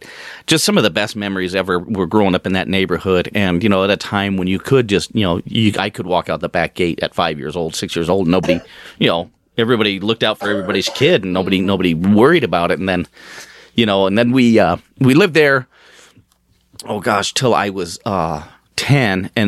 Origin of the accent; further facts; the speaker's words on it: Denver, Colorado, United States; Well, I grew up in North Denver in an old Victorian kind of type house and stuff, 2624 West 36th Avenue.